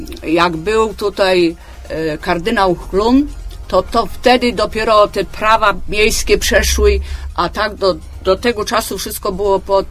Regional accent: Posadowo, Greater Poland Voivodeship, Poland; Ja jestem z Posadowa, to jeszcze u nas takie biskupianki.

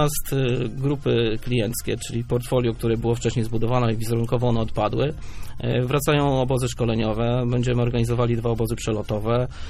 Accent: Oleśnica, Lower Silesian Voivodeship, Poland; bo ja jestem z Dolnego Śląska, i naprawdę wiem, jaki już jest odzew środowiska. Mam też moich znajomych z mojego miasta rodzinnego, czyli z Oleśnicy.

